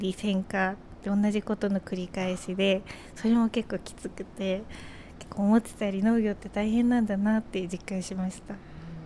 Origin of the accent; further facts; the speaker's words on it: Hamamatsu, Shizuoka, Japan; 私もともと出身が静岡の浜松だったので、すごい距離が近いっていうのもあったりとか